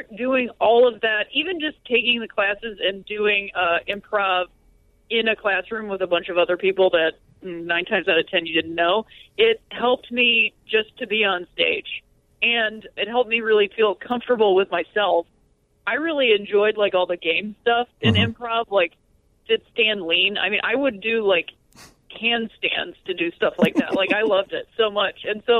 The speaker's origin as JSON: {"language": "English", "town": "Akron", "region": "Ohio", "country": "United States", "also_born_or_lived": "South Bend / Chicago", "said": "I'm from Akron, Ohio originally, so I'm Midwest all the way."}